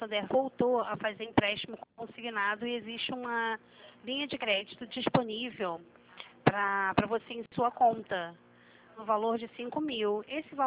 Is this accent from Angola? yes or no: no; Rio de Janeiro, Brazil; eu sou daqui do Rio, né?